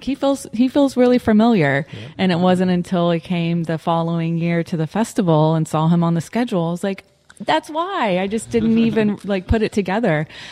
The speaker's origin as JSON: {"language": "English", "town": "St. Augustine", "region": "Florida", "country": "United States", "tie": "born or raised there", "said": "And I grew up in St. Augustine."}